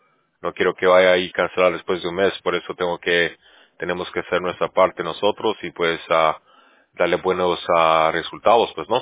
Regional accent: Bolivia; Ya, yo soy de Sudamérica. Yo soy de Bolivia.

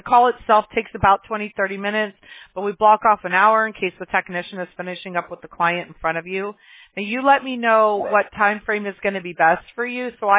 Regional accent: Mobile, Alabama, United States; born there; I was born in Mobile, Alabama. I lost my accent.

